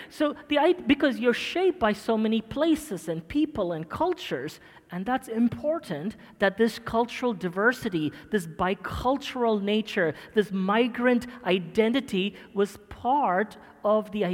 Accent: Kuwait; Because I'm Indian, but born and raised in Kuwait.

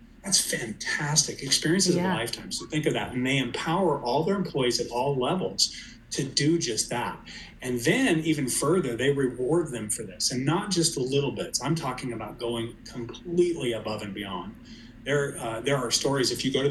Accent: Colorado, United States; So, and I'm from Colorado, so I'm maybe cheating a little bit here

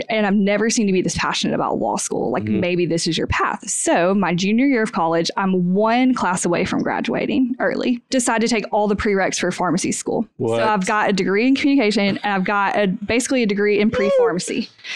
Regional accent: Cleveland, Ohio, United States; also born or lived in Oxford, Mississippi; I grew up here in Cleveland, but I really wanted to go to Ole Miss in Oxford, Mississippi. So my parents went to Ole Miss. I lived in Oxford till I was like 10 or 11.

